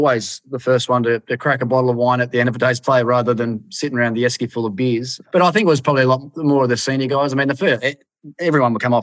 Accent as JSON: {"language": "English", "region": "Tasmania", "country": "Australia", "tie": "born or raised there", "said": "growing up in Northern Tasmania and, you know, housing commission homes and stuff, wine was never really a big part of our lives."}